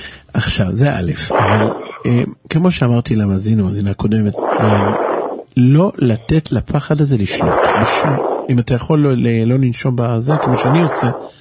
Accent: Haifa, Haifa District, Israel; אני גם חיפאי, לא גדלתי במקום חרדי

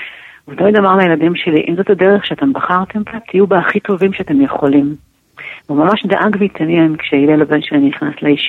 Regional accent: Tel Aviv, Tel Aviv District, Israel; ובעצם גדלתי ככה בתל אביב עם אחותי שפגשת אותה ועם אמא שלי

